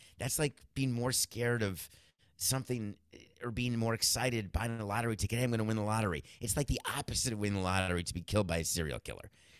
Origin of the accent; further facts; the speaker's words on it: New York City, New York, United States; also born or lived in Milwaukee; So I was born in Milwaukee and I moved out of Milwaukee forcefully, but no problem. Grew up in New York, couldn't be happier to be a New Yorker.